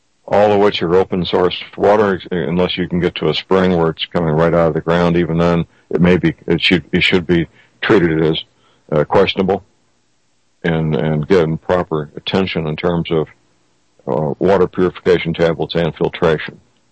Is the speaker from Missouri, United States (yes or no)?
yes; Missouri, United States; I know in St. Louis County, Missouri, my hometown, they've done that.